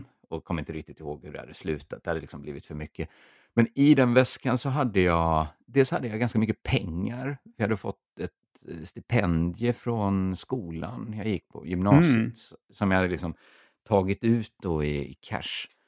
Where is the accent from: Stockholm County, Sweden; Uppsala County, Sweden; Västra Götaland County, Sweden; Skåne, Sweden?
Västra Götaland County, Sweden; Borås; moved away as an adult; så flyttade jag från Borås då till Lund och flyttade in på Smålands nation.